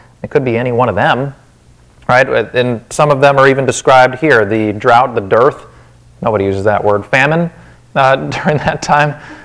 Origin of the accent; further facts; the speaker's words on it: Wisconsin, United States; accent: Wisconsin; I'll try to keep my Wisconsin accent on the down low.